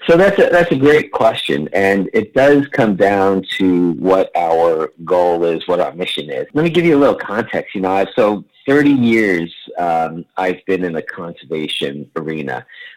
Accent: Queens, New York, United States; I grew up in Queens. I grew up in the 60s and 70s

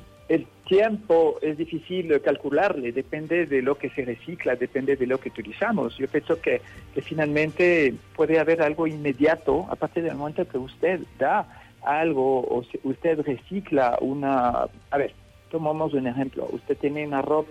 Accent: France; Spanish is a second language; nosotros en Francia, usted sabe, soy francés, hace tiempo que trabajamos este tipo de economía circular.

